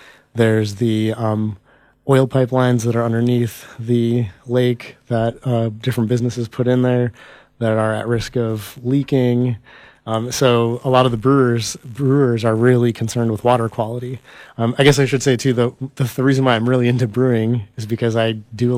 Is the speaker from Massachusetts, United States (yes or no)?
no; Chicago, Illinois, United States; also born or lived in Wisconsin; And so I grew up in Chicago and lived in Wisconsin for a while after that.